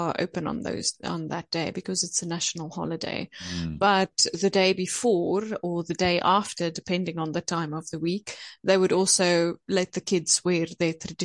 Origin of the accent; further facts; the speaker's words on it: South Africa; to show that I'm from South Africa, this is my heritage